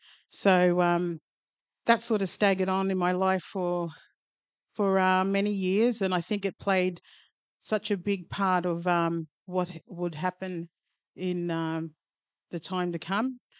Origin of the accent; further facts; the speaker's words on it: Bundaberg, Queensland, Australia; born there; So I was born here in Bundaberg. I am the youngest out of nine.